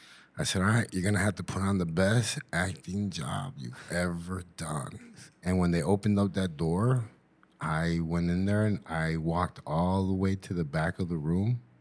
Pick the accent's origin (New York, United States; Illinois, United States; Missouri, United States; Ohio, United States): Illinois, United States; Chicago; You know, growing up in Chicago, the way I grew up, were you know they were moving me around so much.